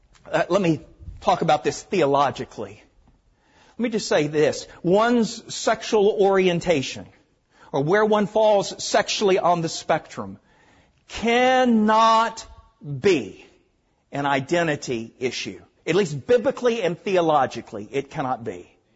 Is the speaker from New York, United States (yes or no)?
no; Norfolk, Arkansas, United States; accent: southern; I'm originally from Norfolk, Arkansas. You can tell my southern accent.